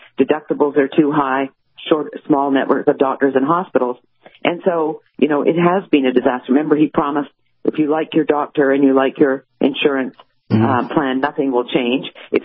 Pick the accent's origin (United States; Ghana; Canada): Canada; of course, I'm Canadian. I grew up under single payer.